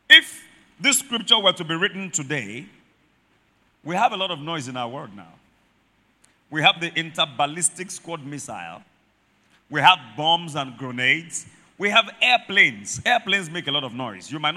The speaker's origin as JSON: {"language": "English", "town": "Ibadan", "region": "Oyo", "country": "Nigeria", "tie": "born or raised there", "moved": "yes", "said": "I remember when I was growing up in Mokola, and then we saw the planes in the night and the light"}